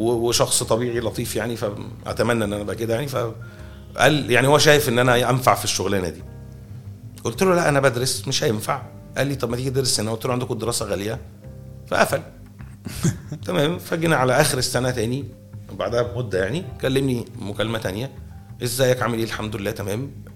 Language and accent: Arabic; Egypt; فانا اللي هو داخل برضو احنا مصريين